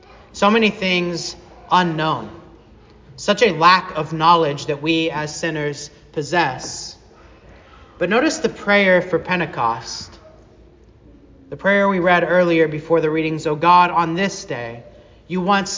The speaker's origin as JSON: {"language": "English", "region": "Arkansas", "country": "United States", "tie": "born or raised there", "lives_now": "Olive Branch, United States", "said": "I bet none of us had ever heard of Olive Branch, Mississippi when we were growing up in Saline County, Arkansas."}